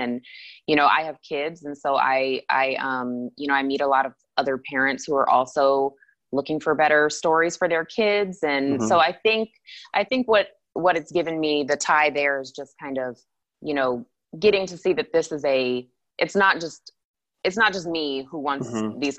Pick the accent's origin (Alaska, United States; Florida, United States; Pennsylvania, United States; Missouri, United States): Alaska, United States; Anchorage; So, Anchorage is beautiful, and I, you know, that's my hometown, and I still have family there, and that's great.